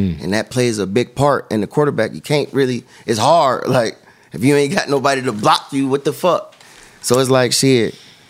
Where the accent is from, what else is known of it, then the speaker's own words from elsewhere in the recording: Cleveland, Ohio, United States; This shit ain't just about Cleveland. Nigga, I'm from Cleveland, Ohio, so, nigga, we stronger together